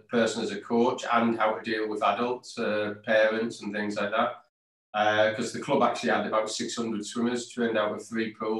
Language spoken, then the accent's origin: English; Middlesbrough, North East England, United Kingdom; I came from Middlesbrough.